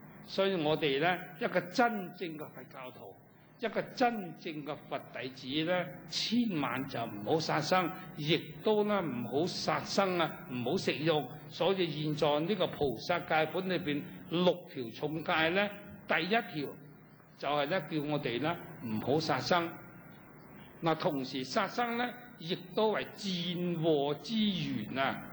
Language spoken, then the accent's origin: Cantonese; Guangdong, China; 我哋廣東人最興啦。我做小朋友都聽過